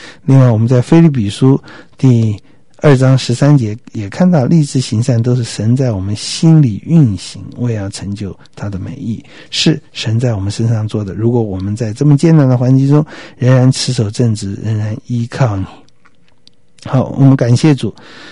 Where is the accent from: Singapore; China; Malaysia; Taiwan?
China; 就像我们中国人说的不做亏心事，半夜不怕鬼敲门哈